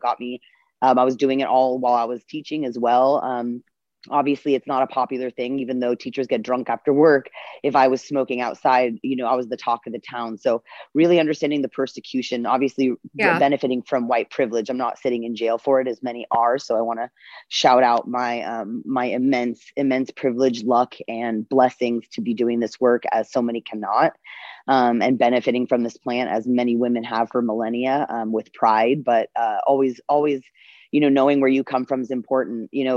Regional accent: Castro Valley, California, United States; being a Jew and being the only Jew where I grew up in Castro Valley, and being born of the last of the family that didn't die in the Holocaust

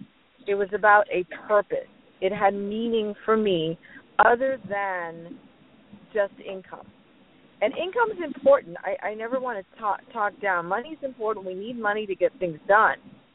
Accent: India; born there; I was born in India, and I've always been an entrepreneur.

